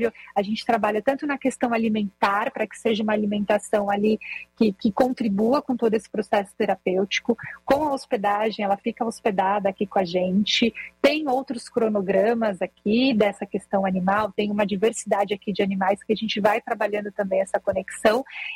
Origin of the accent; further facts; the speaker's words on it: São Paulo, Brazil; Eu vim de São Paulo, eu sou paulistana.